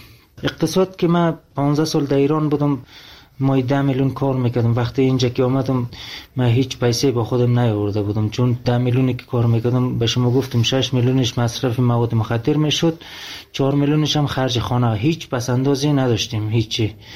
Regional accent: Afghanistan; من افغانی هستم

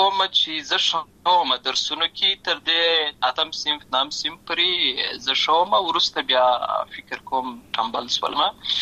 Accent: Lashkar Gah, Helmand, Afghanistan; زه په اصل کې د ورزغان ولایت یم اما زه په المانو ولایت لشکرګه کې پیدا شوی یم

